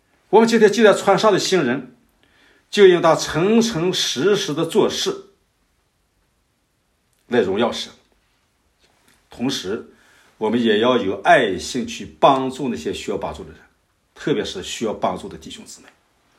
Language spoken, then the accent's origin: Chinese; China; 我们中国人有一句话常说